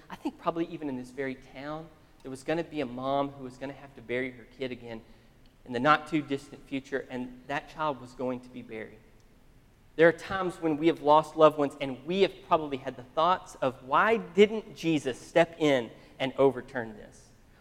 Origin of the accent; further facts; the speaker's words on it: Abilene, Texas, United States; I heard a story recently about, I'm from Abilene, I heard a story about this young couple in Abilene